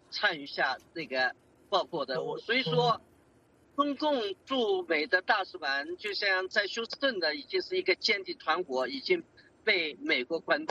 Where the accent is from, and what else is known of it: China